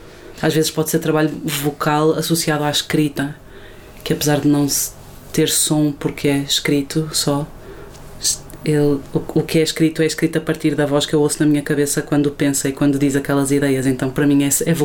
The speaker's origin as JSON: {"language": "Portuguese", "region": "Braga", "country": "Portugal", "said": "tenho 28 anos, sou de Braga."}